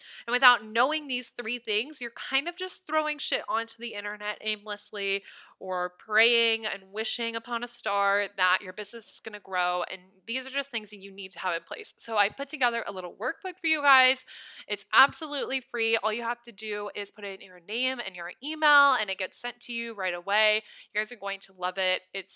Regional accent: Nebraska, United States; now in Los Angeles, United States; I just loved it because I'm from Nebraska. So I'm used to the humidity and LA doesn't have that.

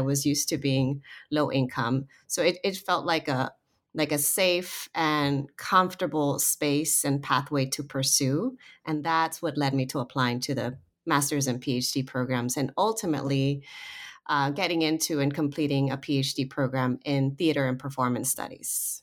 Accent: California, United States; I'm from the Southern California area, so I had been involved in theater practice since fourth grade.

